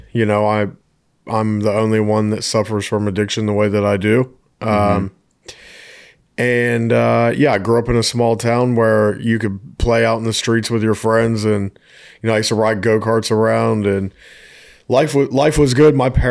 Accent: Mid-Ohio Valley, United States; I'm from a place called the Mid-Ohio Valley, which is where Ohio and West Virginia border each other.

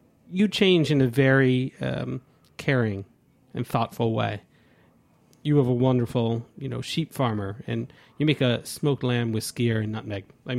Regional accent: United States; Growing up in the States, I don't know, it seemed like it was a common thing that there was always like save the puffin campaigns.

